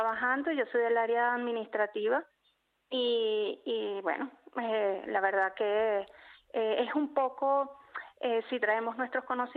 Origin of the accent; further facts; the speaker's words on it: Venezuela; moved away as an adult; yo recientemente, el mes pasado, cumplí un año aquí en el país. Los primeros 6 meses, de verdad, fue un choque, ¿no?, porque vengo de Venezuela y hemos tenido que dar un cambio muy fuerte. Primera vez que visito este país.